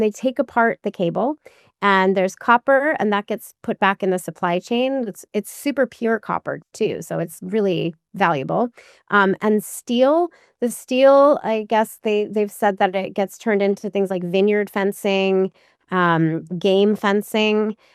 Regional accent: Boston, Massachusetts, United States; I mean, I grew up in the Boston area, and, you know, Jaws was everything.

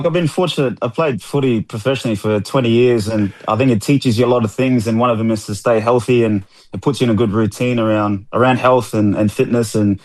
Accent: Port Moresby, Central Province, Papua New Guinea; So I'm from Central Province. I was born in Port Moresby, Papua New Guinea, to my parents, Elizabeth and Kilroy.

